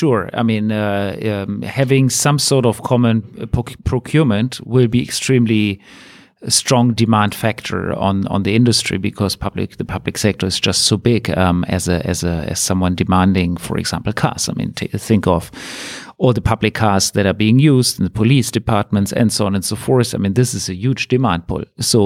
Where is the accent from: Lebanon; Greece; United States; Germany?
Germany; English is a second language; from Germany